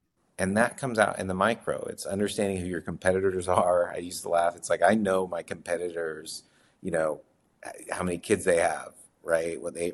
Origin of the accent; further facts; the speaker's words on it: Oklahoma, United States; I tried a couple times even from home in Oklahoma. I'm originally from Oklahoma.